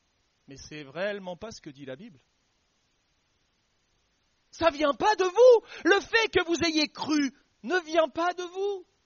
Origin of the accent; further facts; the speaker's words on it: Normandy, France; Je connais des gens là par chez moi en Normandie